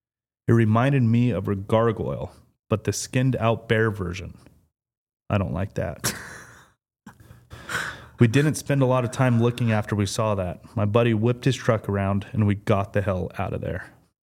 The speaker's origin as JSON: {"language": "English", "region": "Montana", "country": "United States", "said": "I am from Montana"}